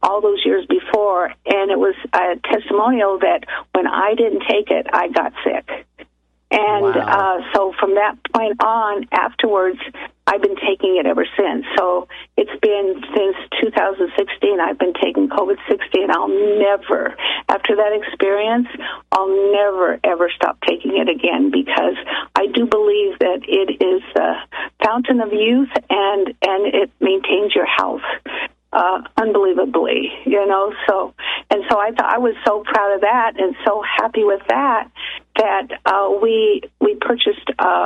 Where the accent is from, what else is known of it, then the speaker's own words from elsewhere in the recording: Colorado, United States; now in Arizona, United States; Oh, actually Colorado, but I have a lot of friends from Texas, so...